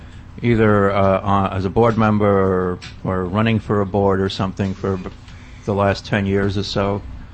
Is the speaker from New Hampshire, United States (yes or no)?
no; New York, United States; I hail from New York, WBAI.